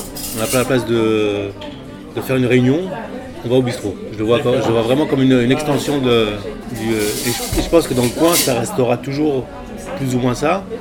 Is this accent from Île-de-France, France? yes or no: yes; Paris, Île-de-France, France; born there; Pas du tout. Moi, je suis né à Paris.